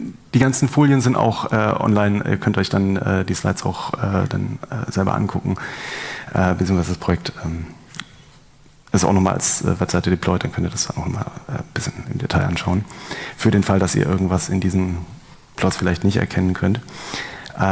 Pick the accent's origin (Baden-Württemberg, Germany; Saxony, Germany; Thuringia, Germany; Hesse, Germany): Baden-Württemberg, Germany; Tübingen; Ich komme aus Tübingen